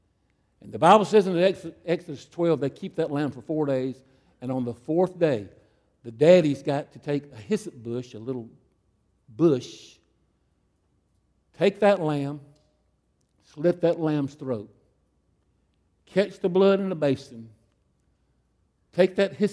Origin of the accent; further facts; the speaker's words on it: United States; Now, I'm from Clay County. You probably know that probably means I'm from the country.